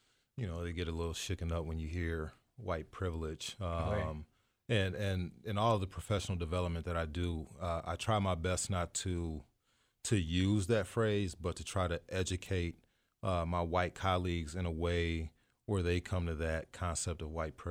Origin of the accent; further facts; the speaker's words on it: Madison, Wisconsin, United States; because I grew up in the North. I was a part of the desegregation efforts in the Madison School District in 1984